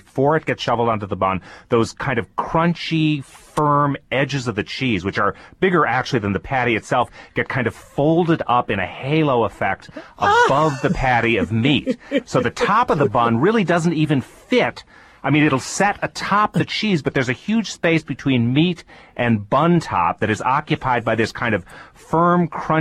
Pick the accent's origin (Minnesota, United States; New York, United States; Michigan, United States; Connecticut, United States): Connecticut, United States; in upstate Connecticut, my home state